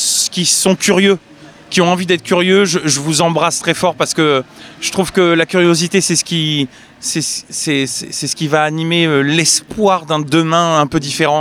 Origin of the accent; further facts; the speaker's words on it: Bordeaux, Nouvelle-Aquitaine, France; On est de Bordeaux, mais on joue partout, évidemment, en France